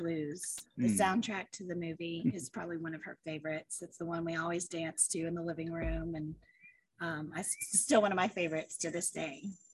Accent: Jackson, Tennessee, United States; also born or lived in Las Vegas; I was born in Las Vegas, Nevada, and that's where he did the majority of his shows at the end of his career. And then we moved to Jackson, Tennessee, right an hour outside of Memphis.

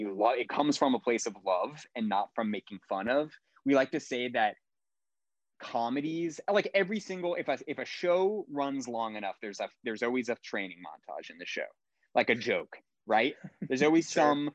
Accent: California, United States; I mean, SoCal, I'm from SoCal, In-N-Out is the best way to go, in my opinion.

